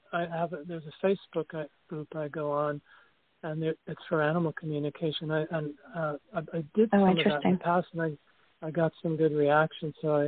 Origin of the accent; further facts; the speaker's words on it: New York City, New York, United States; But usually I'm from New York City, you know.